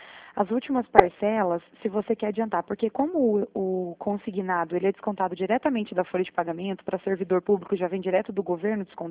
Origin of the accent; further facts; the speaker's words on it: Paraná, Brazil; Por exemplo, eu sou do Paraná.